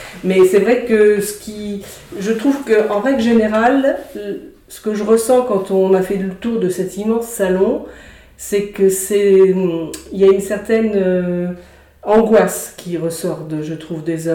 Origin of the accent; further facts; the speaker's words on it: Nouvelle-Aquitaine, France; Moi, je viens de Charente-Maritime, donc ça a dû me marquer forcément inconsciemment.